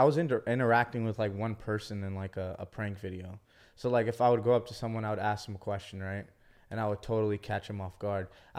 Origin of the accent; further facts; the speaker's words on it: San Jose, California, United States; So I'm from San Jose, California, okay. Up north from here.